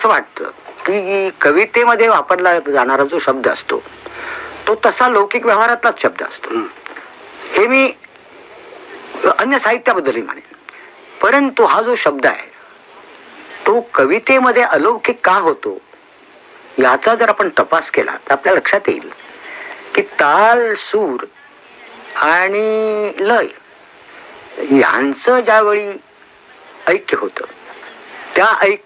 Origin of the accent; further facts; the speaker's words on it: Goa, India; मी ज्या गावात वाढलो त्याच्या अवतीभोवती सगळ्या देवळांचा परिसर आहे. सगळी गोव्यातली उत्कृष्ट देवळं ही त्या तिथं कीर्तन प्रवचन ते.